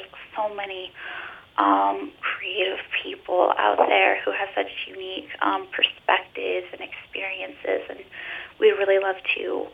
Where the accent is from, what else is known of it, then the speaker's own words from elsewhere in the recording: Alaska, United States; not knowing we had anything like that here in Southeast Alaska or even in my hometown